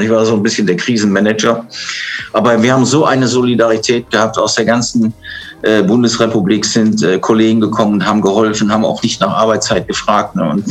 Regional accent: Rhineland, Germany; Also ich bin Rheinländer

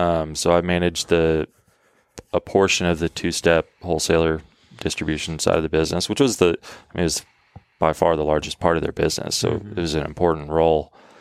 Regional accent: Oregon, United States; But then, you know, growing up in Oregon, that's not like growing up in Texas.

